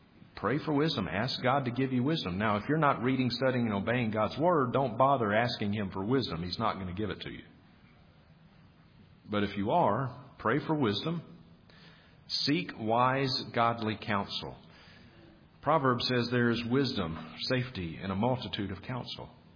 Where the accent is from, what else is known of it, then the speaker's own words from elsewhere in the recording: Vicksburg, Mississippi, United States; now in Montana, United States; I grew up with Chad in Vicksburg, Mississippi.